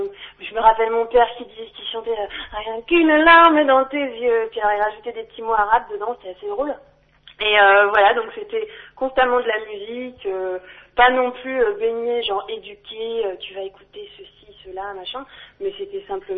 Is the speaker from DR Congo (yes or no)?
no; Lyon, Auvergne-Rhône-Alpes, France; Bon, je suis pas née sur les pentes de la Croix-Rousse non plus, hein, mais en tout cas, ouais, je suis née à Lyon, j'ai grandi à Lyon. J'ai bien essayé de me sauver quelques fois, essayer d'aller vivre ailleurs. J'ai fait quelques tentatives à Paris, à Londres et puis en Suisse